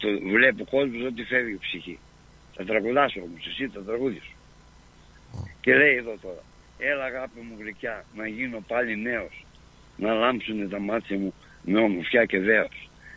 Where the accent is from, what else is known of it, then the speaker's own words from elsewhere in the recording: Greece; αγαπάω την πατρίδα μου, αγαπάω την Ελλάδα μου